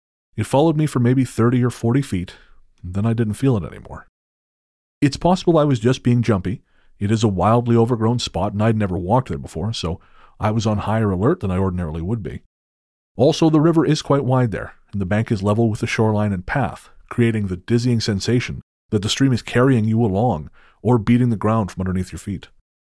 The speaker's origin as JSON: {"language": "English", "country": "Latvia", "tie": "born or raised there", "second_language": "English", "said": "My hometown in Latvia is bisected by a river"}